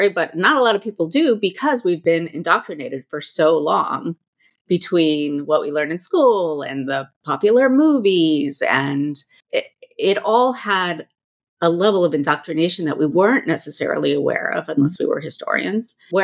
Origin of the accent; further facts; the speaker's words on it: California, United States; And I have to say, I grew up in California in the 1980s, and those are the stories I got.